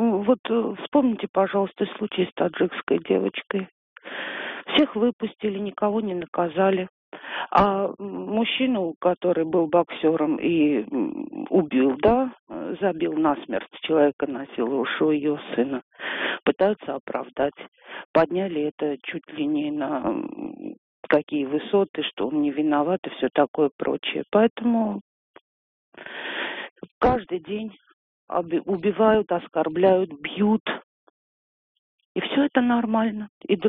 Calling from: Moscow, Russia; я вам звоню из Москвы.

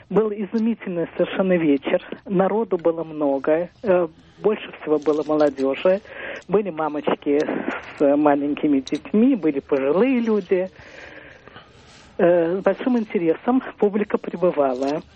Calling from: Saint Petersburg, Russia; я звоню из Петербурга

